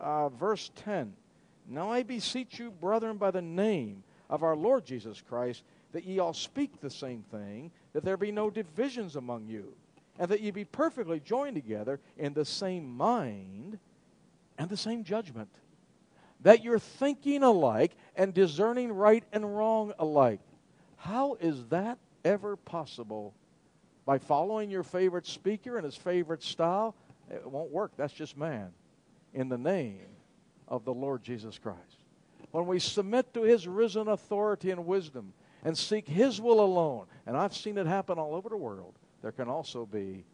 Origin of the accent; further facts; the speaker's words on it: Pittsburgh, Pennsylvania, United States; You know, in the United States, football is big. I was raised in Pittsburgh.